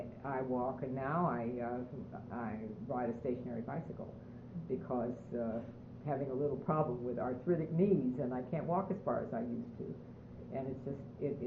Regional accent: Shaker Heights, Ohio, United States; now in Pittsburgh, United States; I came from Shaker Heights, which was a relatively new suburb.

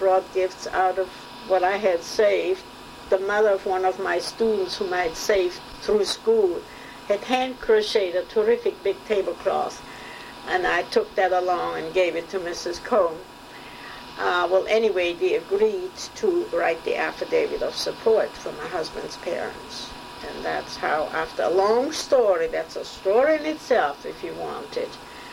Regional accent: Vienna, Austria; moved away as an adult; that I am a refugee from Vienna

